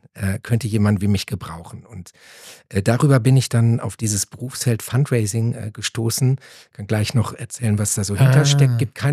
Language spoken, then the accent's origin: German; Halle, North Rhine-Westphalia, Germany; also born or lived in Bielefeld; Baujahr 81. In Bielefeld geboren, also der lebende Beweis, dass es gibt. Ihr kennt den Running Gag. Und in Halle, Westfalen aufgewachsen.